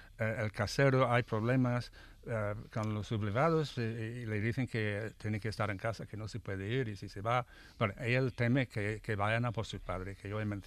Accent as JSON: {"language": "Spanish", "country": "Ireland", "second_language": "Spanish", "said": "Yo soy irlandés y ha tenido sus problemas con los británicos y el imperio."}